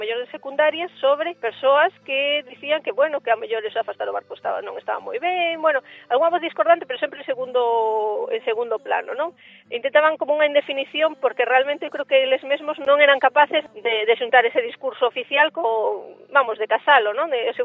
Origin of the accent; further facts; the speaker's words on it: Galicia, Spain; a nosa sabedoría popular como galegos non coincidía co que se estaba publicando